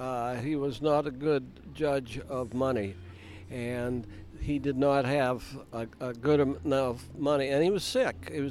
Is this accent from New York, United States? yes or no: no; Barnstead, New Hampshire, United States; But I'm from Barnstead, which is in the central part of.